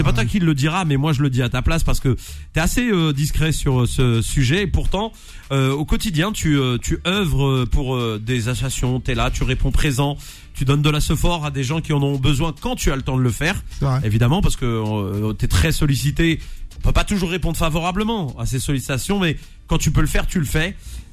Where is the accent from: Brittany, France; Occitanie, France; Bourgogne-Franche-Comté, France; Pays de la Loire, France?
Pays de la Loire, France; Nantes; Moi, je suis Nantais. Je suis Nantais.